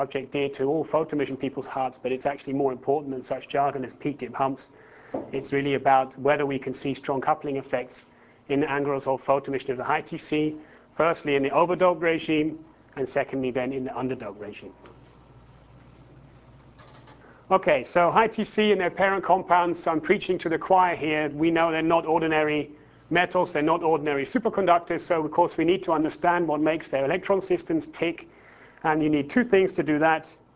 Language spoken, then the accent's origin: English; England, United Kingdom; I'm allowed to make such horrible puns at Shakespeare's expense as I come from England